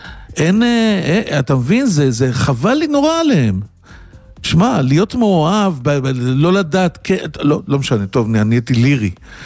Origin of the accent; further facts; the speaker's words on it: Holon, Tel Aviv District, Israel; ועוד גדלתי בחולון